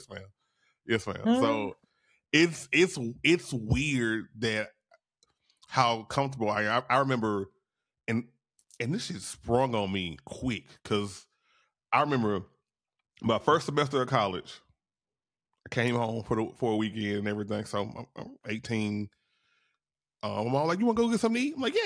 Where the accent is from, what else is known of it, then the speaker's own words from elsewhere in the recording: Louisiana, United States; No, because I'm from Louisiana. That's how we talking.